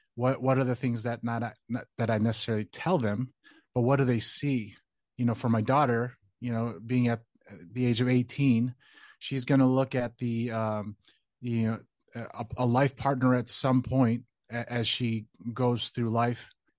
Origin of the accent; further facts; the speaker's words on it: Chicago, Illinois, United States; So not understanding that, being born and raised in Chicago, I just always looked at it as I felt like I had to earn my own and help in that sense.